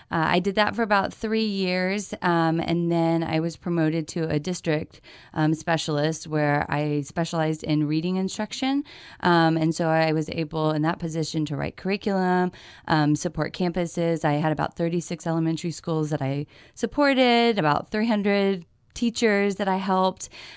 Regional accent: Houston, Texas, United States; now in Pierre, United States; I'm not. I am from Houston, Texas. So just recently moved up here.

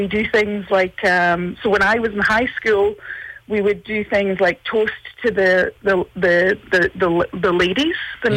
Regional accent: Scotland, United Kingdom; But, you know, we're Scottish. We don't waste anything.

